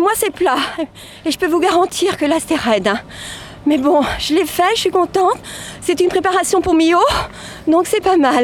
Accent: Brittany, France; moi je viens du Morbihan, du CIMA, du Pays d'Auray, un très grand club d'athlètes. Et bah, chez moi c'est plat

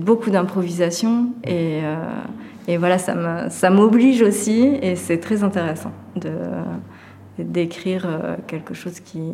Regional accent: Pays de la Loire, France; Pourtant, c'est ma culture hein, native. Je suis vendéenne. Voilà, je suis née dans le Poitou.

